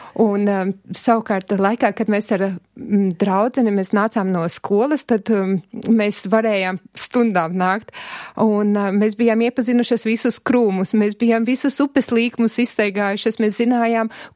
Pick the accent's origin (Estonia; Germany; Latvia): Latvia; Alūksne Municipality; born there; Es esmu dzimusi laukos, Alūksnes rajonā.